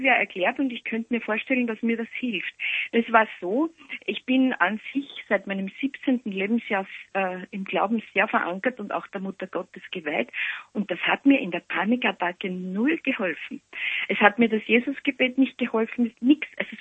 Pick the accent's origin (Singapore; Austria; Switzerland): Austria; Linz, Upper Austria; Ich bin aus Linz.